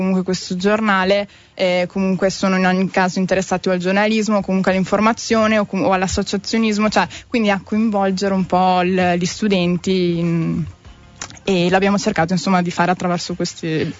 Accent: Verona, Veneto, Italy; now in Trento, Italy; sono studentessa al quinto anno di giurisprudenza qui a Trento. Sono di Verona, ma appunto ormai trapiantata qui da 5 anni.

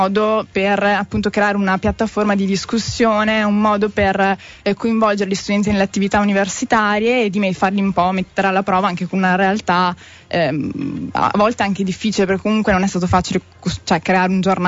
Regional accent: Verona, Veneto, Italy; now in Trento, Italy; sono studentessa al quinto anno di giurisprudenza qui a Trento. Sono di Verona, ma appunto ormai trapiantata qui da 5 anni.

